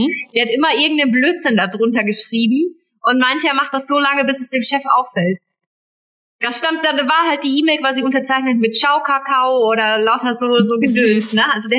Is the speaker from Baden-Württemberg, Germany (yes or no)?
yes; Baden-Württemberg, Germany; War doch aber als Schwabe klar, dass ich den bringen muss, oder?